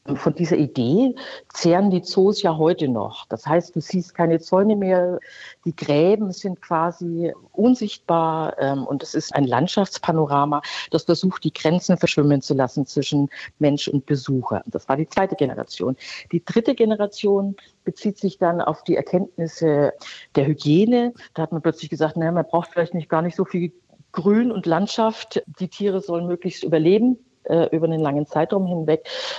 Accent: Berlin, Germany; Ich bin Berlinerin

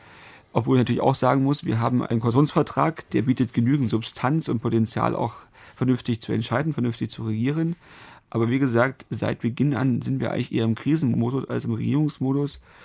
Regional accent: Lusatia, Germany; Denn Sie dürfen nicht vergessen, in der Lausitzer Region, wo ich herkomme, haben wir viel der Braunkohle zu verdanken.

